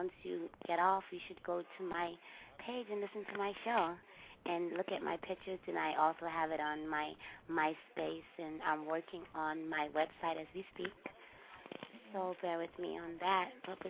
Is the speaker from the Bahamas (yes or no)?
yes; Bahamas; I'm originally from the Bahamas. My mom is Jamaican. My father's from Trinidad.